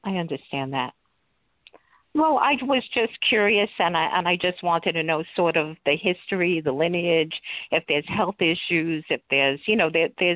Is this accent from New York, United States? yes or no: yes; New York, United States; I'm from New York.